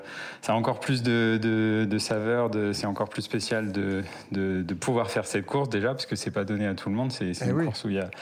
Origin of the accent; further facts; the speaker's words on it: Annecy, Auvergne-Rhône-Alpes, France; j'ai eu la chance en grandissant à Annecy d'avoir un peu baigné dedans depuis petit.